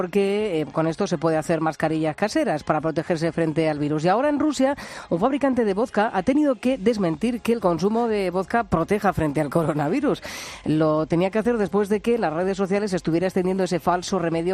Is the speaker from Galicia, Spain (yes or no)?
no; Region of Murcia, Spain; En mi tierra fue el pasado sábado cuando la policía de Molina de Segura empezó a recibir llamadas de algunos vecinos